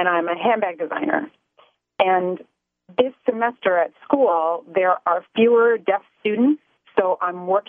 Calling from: Yonkers, New York, United States; I'm calling from Yonkers, New York.

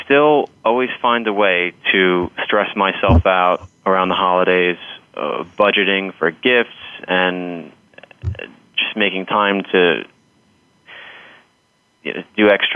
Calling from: Clifton, New Jersey, United States; Hello, I'm calling from Clifton, New Jersey.

